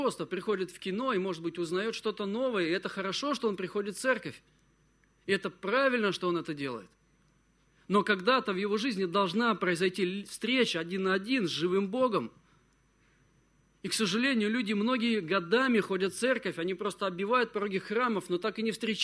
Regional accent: Smolensk, Smolensk Oblast, Russia; Я приехал из Смоленска. У меня нет высшего образования.

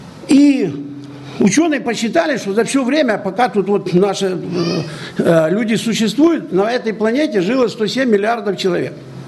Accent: Magadan Oblast, Russia; born there; а я родился под Магаданом, 600 километров от Магадана.

